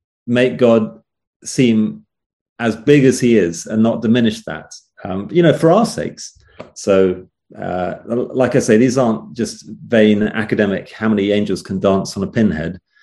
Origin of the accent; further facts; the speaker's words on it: England, United Kingdom; England. Yeah